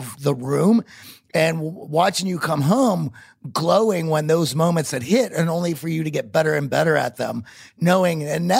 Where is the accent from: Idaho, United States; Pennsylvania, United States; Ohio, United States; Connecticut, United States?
Pennsylvania, United States; Pittsburgh; So at least for me, I grew up in Pittsburgh, and you know that.